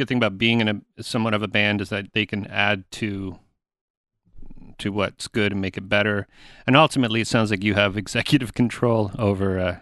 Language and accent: English; Canada; Well, being a Canadian musician